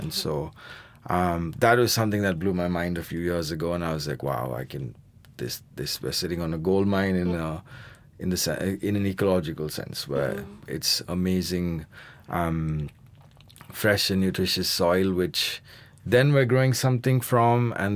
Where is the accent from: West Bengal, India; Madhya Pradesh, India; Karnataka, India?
Karnataka, India; Bangalore; I grew up in Bangalore. I used to spend a lot of time on the estate as a kid, but like not more than 2 months at a stretch.